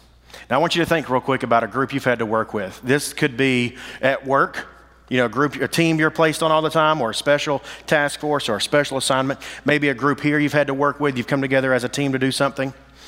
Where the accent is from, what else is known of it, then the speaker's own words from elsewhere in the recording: Alabama, United States; also born or lived in Tennessee; I'm originally from Alabama. My wife's from Arizona. And we were in Tennessee, and they sent us to Georgia